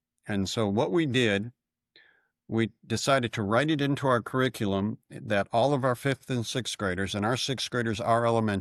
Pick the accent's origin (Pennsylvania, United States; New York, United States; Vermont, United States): New York, United States; Buffalo; And then I grew up in Buffalo, New York.